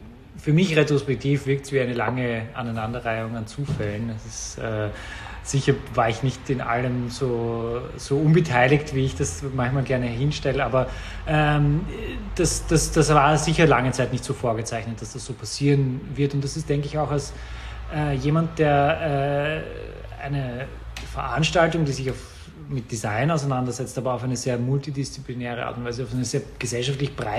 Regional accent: Vienna, Austria; ich bin in Wien geboren und aufgewachsen, hier die Schule besucht.

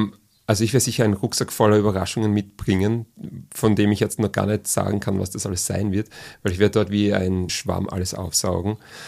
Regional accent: Austria; die Sprache, diese nonverbale Sprache, die man dann mit seinem Gegenüber hat, komplett anders als bei uns in Österreich.

